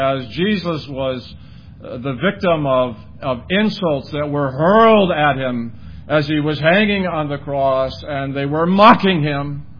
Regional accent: Chicago, Illinois, United States; So I didn't see that growing up in Chicago

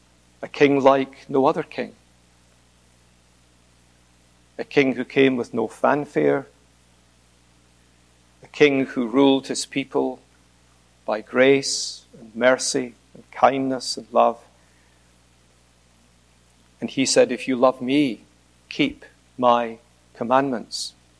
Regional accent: Scotland, United Kingdom; Just as me standing here somewhat clearly betrays that I'm a Scotsman.

